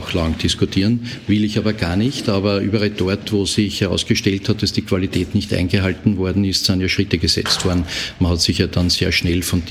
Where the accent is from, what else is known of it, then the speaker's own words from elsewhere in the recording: Austria; warum das Ergebnis bei uns in Österreich schlechter ist als beispielsweise in Dänemark